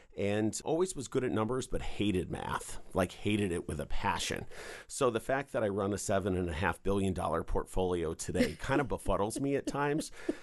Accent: Connecticut, United States; moved away as an adult; I'm not a native, but I might as well be because I married one. So I've been here for about 10 years. I come from Connecticut originally.

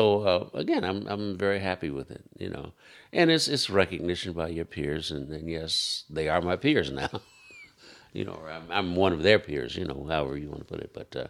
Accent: Philadelphia, Pennsylvania, United States; And I came from Philadelphia, went to the session, and I was in heaven, you know.

